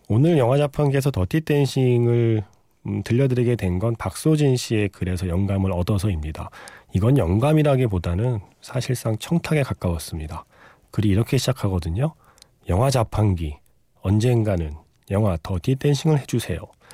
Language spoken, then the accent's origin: Korean; Seoul, South Korea; 저도 서울이 고향이라 이 느낌을 좀 알아요.